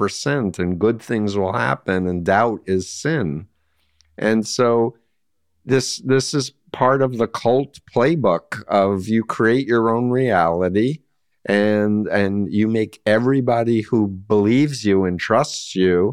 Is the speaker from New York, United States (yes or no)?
yes; New York City, New York, United States; All I can say is I'm a New Yorker. I grew up 1.3 miles from Donald Trump, in fact, on the poor side of Union Turnpike.